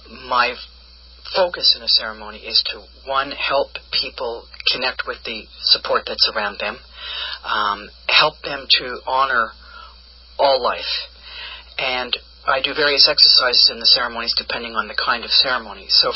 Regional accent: Montreal, Quebec, Canada; I'm originally from Montreal. I grew up with an American father, Canadian mother, two languages, two religions

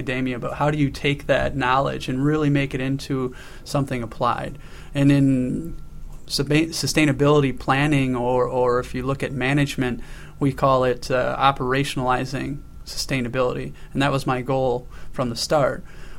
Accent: Wisconsin, United States; Organic Valley is in my hometown or that region. That's the Kickapoo Valley in Wisconsin.

